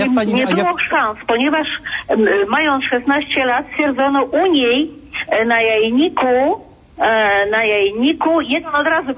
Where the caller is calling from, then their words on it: Wrocław, Lower Silesian Voivodeship, Poland; ja jestem, ja dzwonię z Wrocławia